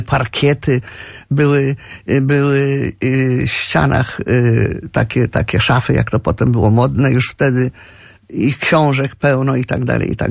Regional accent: Rivne Oblast, Ukraine; No cieszę się, że pochodzę z kresu, bo to dużo, dużo daje wspomnień i przeżyć pewnych jakiegoś nastawienia do życia. To była wieś, normalna wieś ukraińska pod Równem

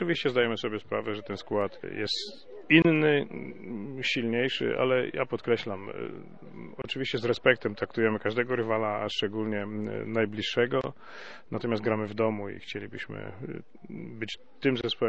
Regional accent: Gdańsk, Pomeranian Voivodeship, Poland; Ja osobiście jako gdańszczanin czuję się tu jak w domu

